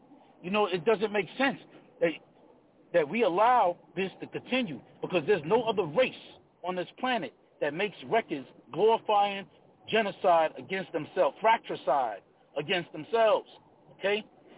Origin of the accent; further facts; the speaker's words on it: Brooklyn, New York, United States; I grew up in Brooklyn, right, in Crown Heights. The Hasidic Jewish community is. I grew up in a Hasidic Jewish community. I'm Jamaican. I'm Jamaican. My family is all Jamaican.